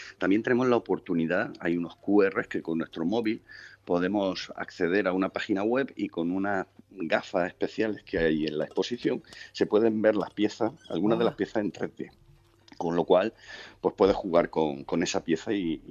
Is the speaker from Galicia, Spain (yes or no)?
no; Andalusia, Spain; Sí, bueno, y la verdad es que somos andaluces.